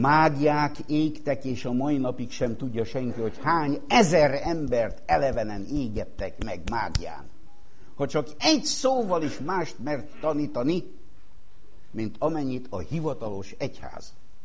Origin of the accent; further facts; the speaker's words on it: Hungary; olyan missziómunkások, akik részben Magyarországról jöttünk át